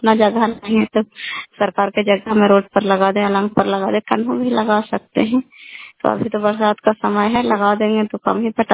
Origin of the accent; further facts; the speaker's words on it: Kalyanpur, Bihar, India; घर कल्याणपुर वाली, बिरसी पंचायत, प्रखंड चंडी, जिला नालंदा का निवासी हूँ।